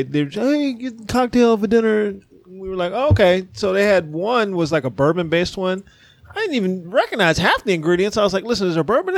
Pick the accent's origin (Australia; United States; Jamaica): Jamaica; I'm Jamaican. I'm all over.